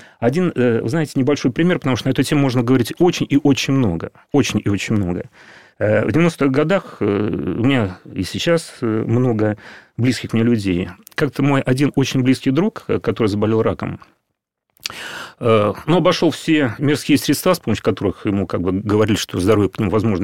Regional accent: Moscow, Russia; я приехал в Дивеево в начале 90-х годов из Москвы, я сам москвич. Вот. Живу в центре Москвы

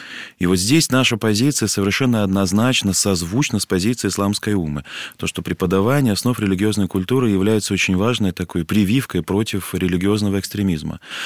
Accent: North Caucasus, Russia; позвольте мне говорить сегодня как кавказцу, человеку, который родился и вырос на Северном Кавказе.

